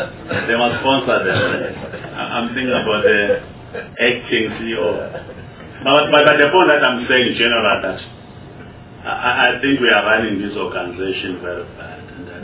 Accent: Soweto, Gauteng, South Africa; The fact that I'm from Soweto, you're from Frantic, can't be a problem.

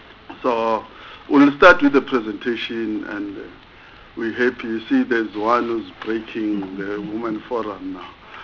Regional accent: KwaZulu-Natal, South Africa; And I come from KwaZulu-Natal, because this is the NCOP.

